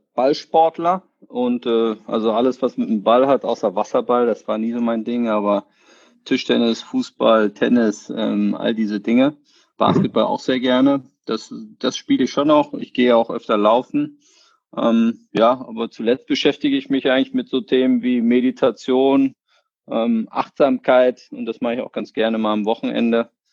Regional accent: Berlin, Germany; Ja, ich bin ja sozusagen hier in Berlin aufgewachsen, 1980 geboren.

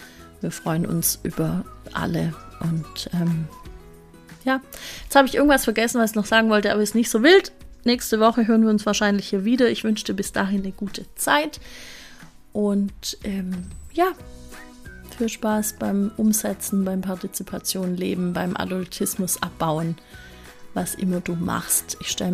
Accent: Baden-Württemberg, Germany; Aber wie gesagt, Dinge, die es gratis gibt, da bin ich ja Schwabe

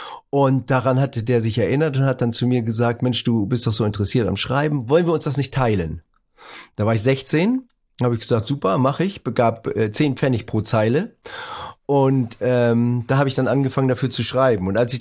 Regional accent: Northern Germany, Germany; Aber ich wollte gar nicht weg, ich war Norddeutscher, ich wollte das nicht.

